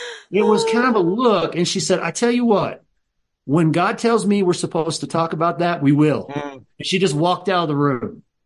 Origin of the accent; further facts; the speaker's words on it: Louisville, Kentucky, United States; I grew up in Louisville, Kentucky. I went to a great church there.